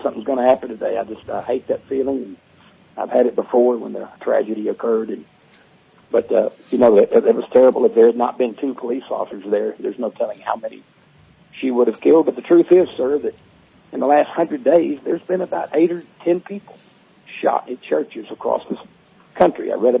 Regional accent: Arkansas, United States; Well, I was born and raised in Arkansas, and I became a minister in 1973, started preaching.

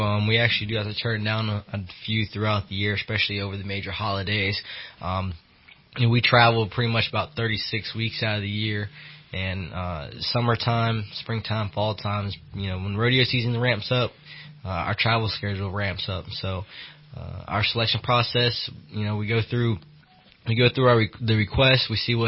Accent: Virginia, United States; I'm originally from Virginia.

